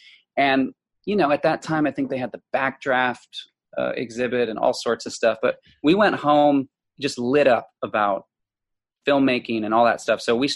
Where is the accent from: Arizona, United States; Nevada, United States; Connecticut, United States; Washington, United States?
Washington, United States; I grew up in Washington State in the Northwest.